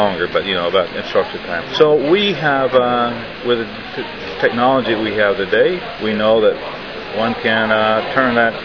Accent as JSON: {"language": "English", "region": "Arkansas", "country": "United States", "tie": "born or raised there", "said": "Yes, I grew up in Arkansas in what you might say the backwoods, very, very remote region of the state."}